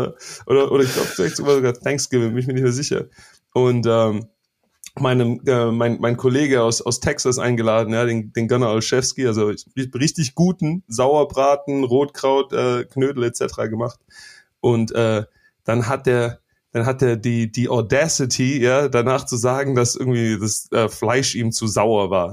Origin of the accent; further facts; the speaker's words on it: Stuttgart, Baden-Württemberg, Germany; ich bin in Stuttgart zwar groß geworden